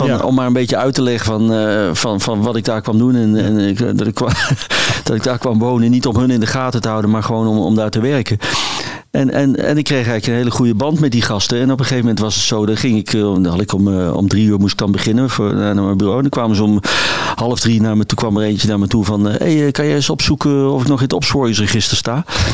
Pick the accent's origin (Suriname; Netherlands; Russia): Netherlands; Eindhoven, North Brabant; maar ik ben opgegroeid in Eindhoven